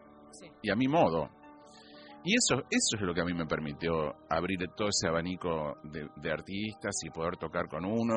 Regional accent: Argentina; Yo no soy un pianista español, soy un argento que toca tango

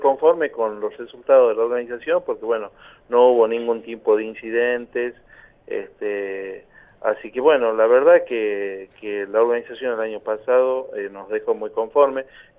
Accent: La Rioja, Argentina; el ritmo que, reitero, nos identifica a los riojanos

